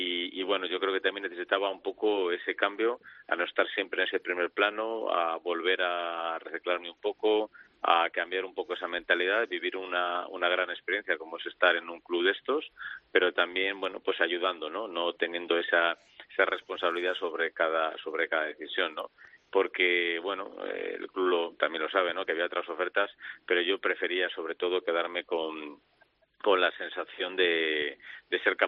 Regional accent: Valladolid, Castile and León, Spain; Yo soy de Valladolid, lógicamente, siempre le deseo lo mejor a Valladolid

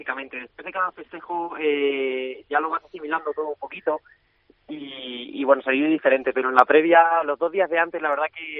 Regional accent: Castilla-La Mancha, Spain; aunque mi padre también es de Almansa, que es el último pueblo de Albacete que linda con Valencia, entonces digamos que tengo un cruce, ¿no? Que soy tanto valenciano como manchín.

